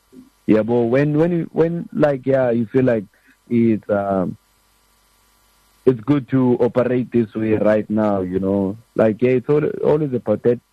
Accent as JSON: {"language": "English", "country": "South Africa", "said": "But I'm from South Africa, by the way."}